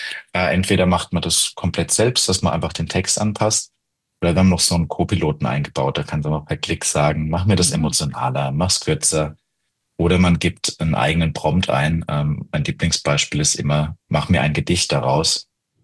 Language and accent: German; Rhineland-Palatinate, Germany